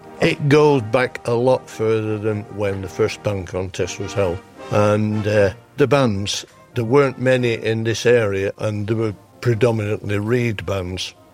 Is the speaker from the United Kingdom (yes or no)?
yes; Denshaw, North West England, United Kingdom; born there; I was born in Denshaw, which is about 4 miles away from Delft.